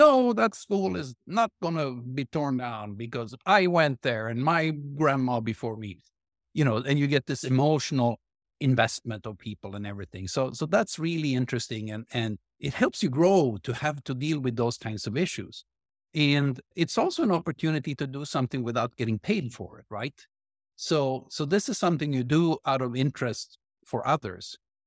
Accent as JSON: {"language": "English", "region": "Lapland", "country": "Sweden", "tie": "born or raised there", "said": "You know, I grew up in Sweden, but not just anywhere in Sweden, but in Lapland. So all the way up north, right? Small town, 100 miles north of the Arctic Circle."}